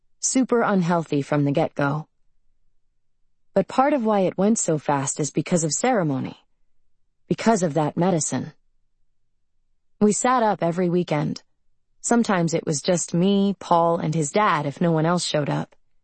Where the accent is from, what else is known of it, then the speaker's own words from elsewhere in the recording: Moraga, California, United States; I grew up in Moraga, which is a suburb just on the other side of the Oakland Hills, which makes me even more Oakland Hills than the Oakland Hills kids. So I grew up with money, a pool in the backyard